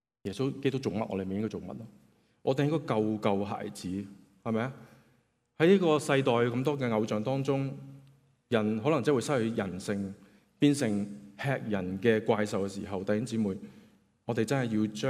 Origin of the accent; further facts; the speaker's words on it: Yuen Long, New Territories, Hong Kong; 我是元朗人，我是围村的元朗人，我围到我是围村的元朗人，